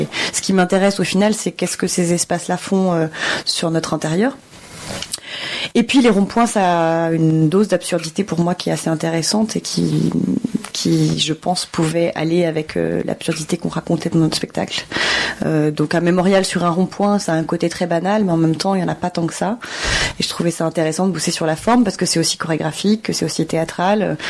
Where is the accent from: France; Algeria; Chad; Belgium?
France; Nantes, Pays de la Loire; Ensuite, le rond-point, c'est bête, mais on vient de Nantes et on est quand même la ville du rond-point, quoi.